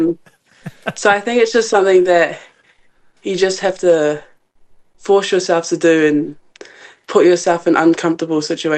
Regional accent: Wainuiomata, Wellington, New Zealand; moved away as an adult; now in Australia; I'm from Wellington. I grew up in Wainuiomata, so a small town over there.

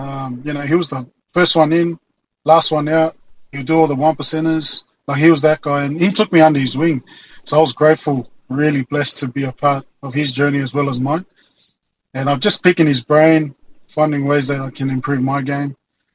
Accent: Mascot, New South Wales, Australia; Growing up in Mascot, obviously, there was a big Tongan community over there, so I was probably the only Samoan Turkan there in Mascot.

